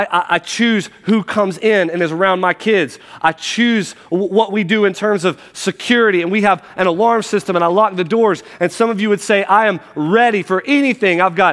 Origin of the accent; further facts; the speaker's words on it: the South, United States; You're like, man, we're from the South. Summer starts in April. Mac and cheese is a vegetable. Sweet tea. This is where we're from. It's the South.